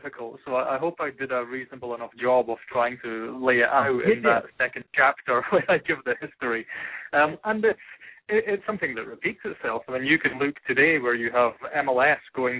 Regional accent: Aberdeen, Scotland, United Kingdom; I'm from Aberdeen in Scotland.

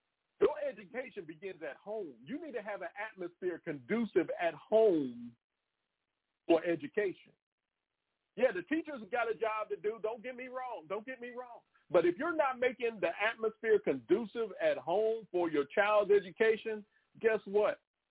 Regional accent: Maryland, United States; Growing up, we had two sets of encyclopedias in our home when I was growing up in Prince George's County, Maryland.

